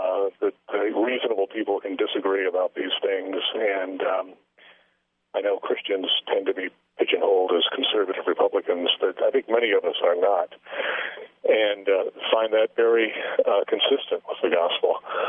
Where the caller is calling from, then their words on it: Tucson, Arizona, United States; Hi, I'm calling from Tucson, Arizona.